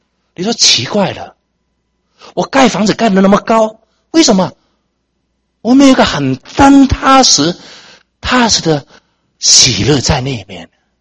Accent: Hong Kong; 我是香港来的，所以讲多一些香港的故事你听。

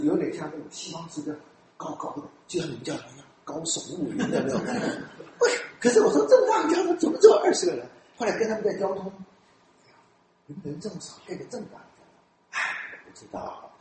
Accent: Fujian, China; 我们中间的弟兄少数跟我同乡的，我们闽南人，他们吃什么我们用闽南话念

